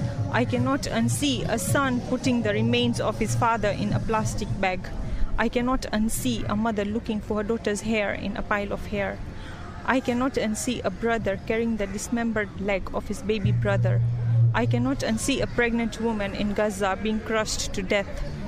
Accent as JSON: {"language": "English", "town": "Mombasa", "region": "Mombasa County", "country": "Kenya", "said": "and I'm from Kenya and Palestine, Mombasa."}